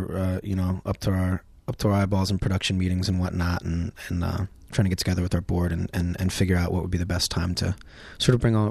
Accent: New Orleans, Louisiana, United States; which takes place in my hometown of New Orleans

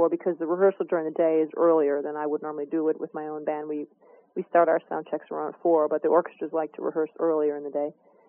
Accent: Tucson, Arizona, United States; born there; I was born in Tucson, Arizona, so no problem.

